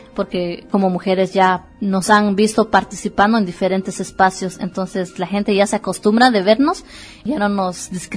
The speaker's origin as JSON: {"language": "Spanish", "country": "Guatemala", "said": "Es primera vez que salgo de mi país. Estoy muy contenta de haber venido acá a compartir un poco de nuestras experiencias en mi país como Guatemala."}